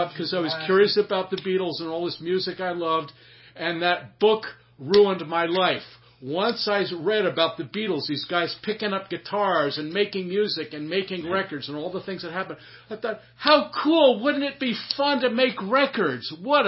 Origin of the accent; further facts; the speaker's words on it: Princeton, New Jersey, United States; Growing up in Princeton, one of the memories that I have is driving in Dad's car, and he'd listen to Cousin Brucey on the radio, WABC in New York City.